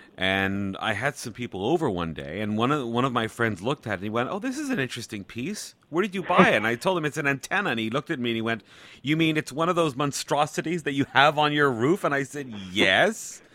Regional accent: Montreal, Quebec, Canada; now in Taiwan; Now, when I was growing up in Montreal in Canada, at nighttime, picking up stations from the United States was very easy.

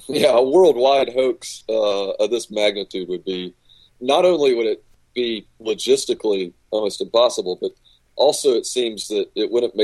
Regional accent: Atlanta, Georgia, United States; I'm from Atlanta, so I was we met there

